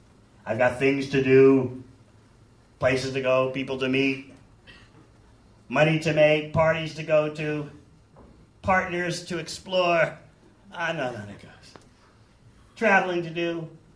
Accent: New York, United States; now in New Zealand; Where are you from? I said, I'm from New York.

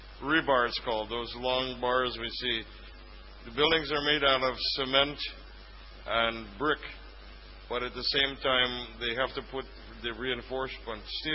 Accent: California, United States; like I come from California, you know, California, USA.

